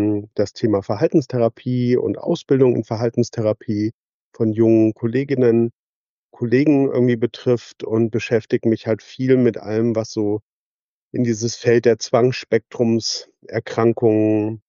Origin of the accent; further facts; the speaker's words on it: Schleswig-Holstein, Germany; also born or lived in Hamburg; Ich komme hier aus dem Norden, aus Schleswig-Holstein und Hamburg